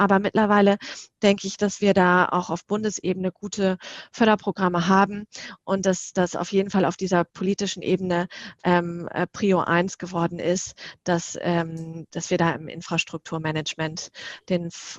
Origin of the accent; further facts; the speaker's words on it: Northern Germany, Germany; born there; now in Berlin, Germany; ich selber sitze hier in Berlin, habe aber auch dauernd immer mal wieder irgendwelche Störungen und komme gebürtig aus dem Norden